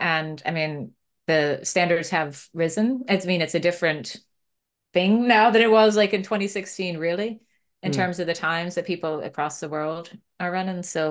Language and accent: English; Maine, United States; Well, I mean, I grew up in Maine, right?